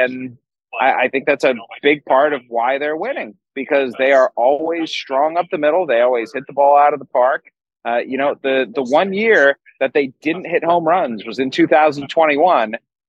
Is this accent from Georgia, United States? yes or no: no; Cleveland, Ohio, United States; And I grew up in Cleveland in the 1990s, so that's a really high standard and threshold.